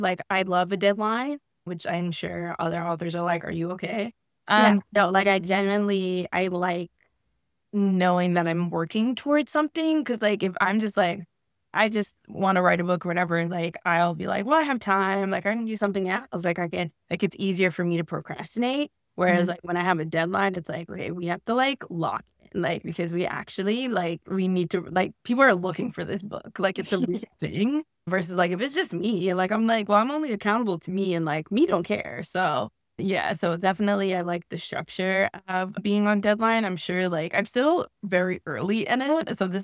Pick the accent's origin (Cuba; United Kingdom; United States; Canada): Cuba; So I too, because I'm Cuban, my grandma loved telenovelas.